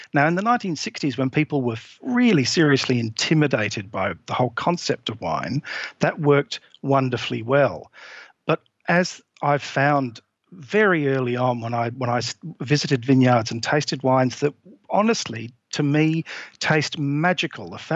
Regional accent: England, United Kingdom; I grew up in England.

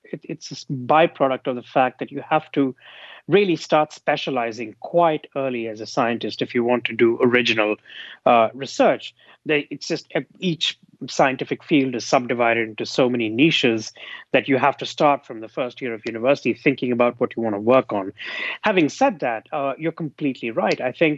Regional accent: India; I'm Indian myself

